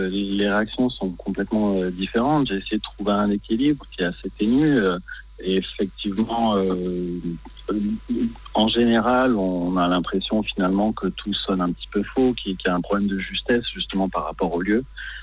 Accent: France; now in Israel; J'habite en Israël depuis 7 ans, j'ai grandi en France.

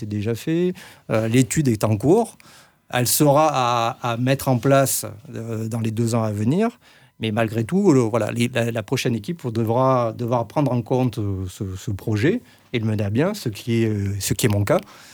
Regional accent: Provence-Alpes-Côte d'Azur, France; dans une grande ville d'où je viens, sur la Côte d'Azur

